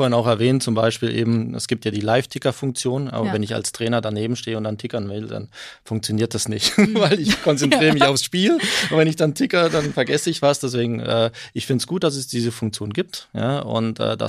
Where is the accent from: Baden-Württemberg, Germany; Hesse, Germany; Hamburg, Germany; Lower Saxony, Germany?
Baden-Württemberg, Germany; Freiburg; ich bin ja in Freiburg groß geworden. Ich habe in Freiburg als Jugendlicher Fußball gespielt, damals noch bei DJK Freiburg.